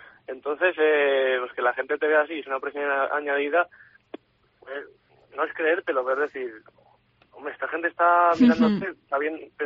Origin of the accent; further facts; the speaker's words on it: Spain; los españoles somos